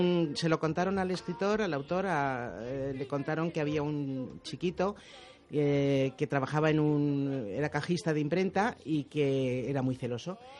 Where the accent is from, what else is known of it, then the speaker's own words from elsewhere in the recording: Madrid, Community of Madrid, Spain; el madrileño, que ya somos muy pocos, cada vez somos menos los madrileños.